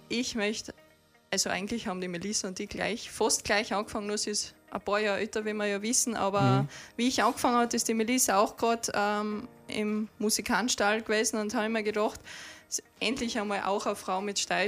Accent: Styria, Austria; die raudelt ein bisschen, sagt man bei uns in der Steiermark.

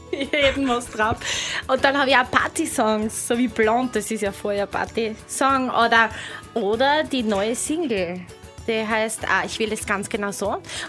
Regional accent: Austria; ich bin ja aus Österreich

